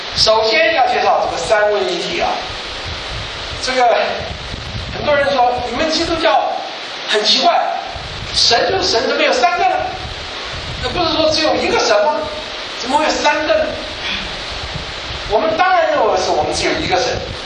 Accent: Shaoshan, Hunan, China; 我是湖南人，我不但是湖山人、湖南人，我还是韶山人。

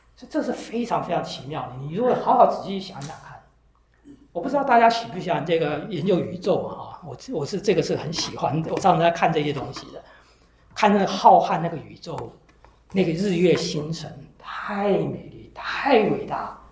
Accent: China; 我们是中国人啊

